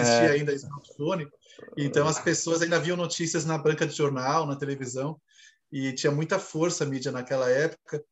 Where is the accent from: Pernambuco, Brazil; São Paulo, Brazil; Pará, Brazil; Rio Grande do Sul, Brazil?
São Paulo, Brazil; eu nasci num bairro extremamente urbano, né, um bairro que virou um quênio urbano em São Paulo, que é Moema. Então, tive minha infância em Moema.